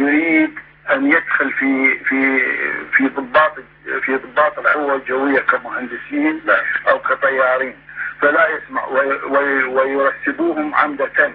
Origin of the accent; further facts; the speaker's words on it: Iraq; من مواليد 1953. نشأت وترعرعت وكبرت في منطقتي الواقعة شمال قباسو بالشيوخ في ناحية الفضلية في